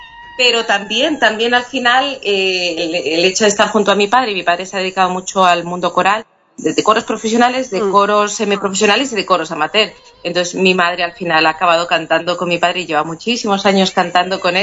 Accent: Salamanca, Castile and León, Spain; born there; now in Badajoz, Spain; Nací en Salamanca, toda mi familia es de allí. Por el destino y demás, pues acabé aquí en Badajoz.

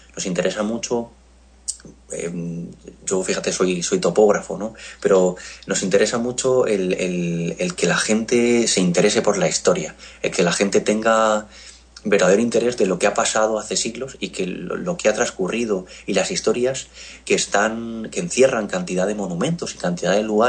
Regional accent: Toledo, Castilla-La Mancha, Spain; porque yo soy de Toledo, entonces la tierra tira, ¿no?

